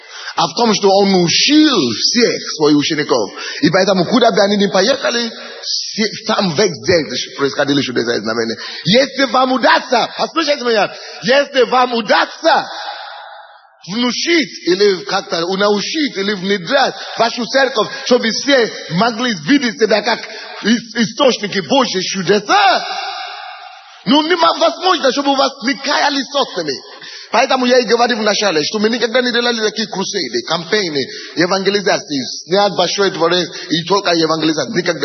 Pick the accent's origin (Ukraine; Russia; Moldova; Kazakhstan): Ukraine; Ну, слава Богу, что я украинец.